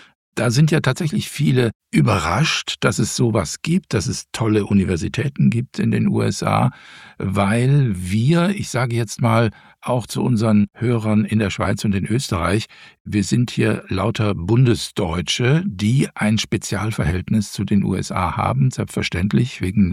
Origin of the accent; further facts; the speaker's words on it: Frankfurt am Main, Hesse, Germany; Ich bin ja ein deutsches Nachkriegskind. Ich bin in den 60er Jahren groß geworden in Frankfurt am Main.